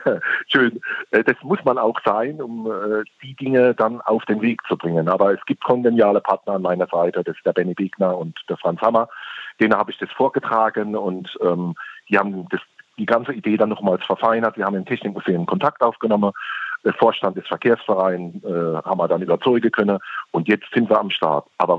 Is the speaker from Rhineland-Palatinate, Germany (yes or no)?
yes; Rhineland-Palatinate, Germany; Also als Pfälzer trinkt man ja gerne den einen oder anderen Schorle.